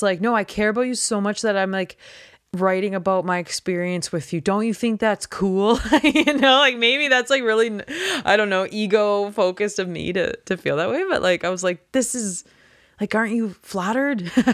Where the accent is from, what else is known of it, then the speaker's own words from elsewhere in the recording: Mortlach, Saskatchewan, Canada; I'm originally from Mortlach.